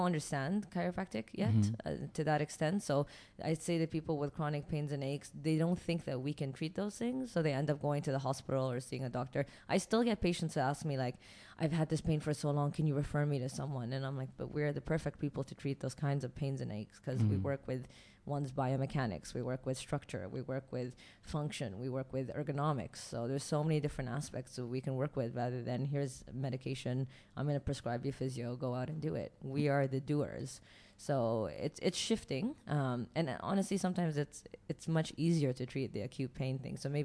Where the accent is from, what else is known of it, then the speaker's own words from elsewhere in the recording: Abu Dhabi, United Arab Emirates; also born or lived in Canada; I grew up in Abu Dhabi and there were no chiropractors when I was growing up. So I was actually subjected to it when I lived in Canada for a short period of time.